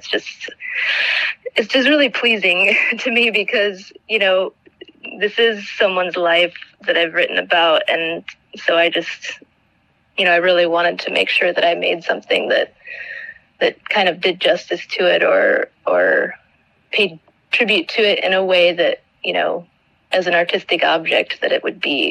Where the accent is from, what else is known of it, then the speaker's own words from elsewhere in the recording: Iowa, United States; Yeah, I grew up in Iowa.